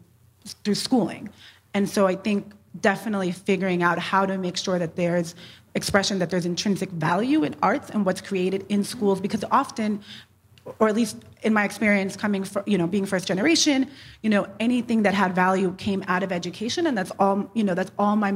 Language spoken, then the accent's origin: English; New York, United States; I know growing up in New York, you know, I didn't go to a museum unless it was as a school trip.